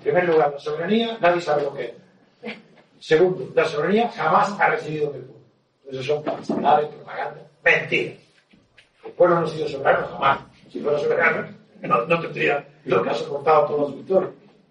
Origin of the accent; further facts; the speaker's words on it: Spain; Somos el pueblo español, el pueblo acobardado